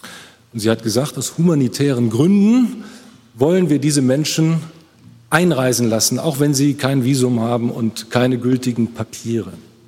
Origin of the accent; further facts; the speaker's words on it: Rhineland, Germany; accent: Rhenish; Und da müsste ich rheinisch, da wo ich herkomme, sagen, es hätte nichts genützt.